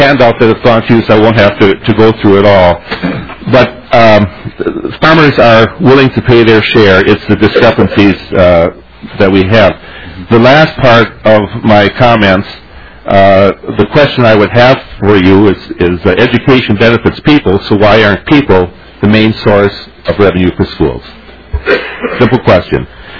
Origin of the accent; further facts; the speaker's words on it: Plato, Minnesota, United States; I'm from Plato, Minnesota.